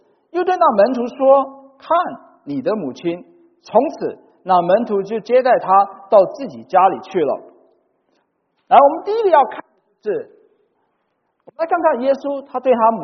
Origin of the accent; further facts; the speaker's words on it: China; 他真的做到了我们中国人所说的忠孝两全的一个典范